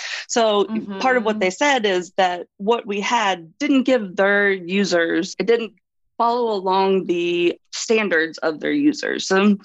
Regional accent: the South, United States; Well, I grew up in the South, and, you know, my sexual education was basically, are you married?

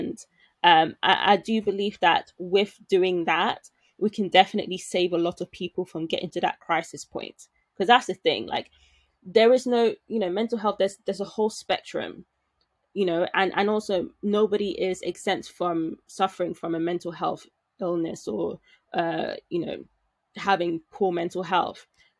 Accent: Nigeria; because I'm Nigerian as well, right?

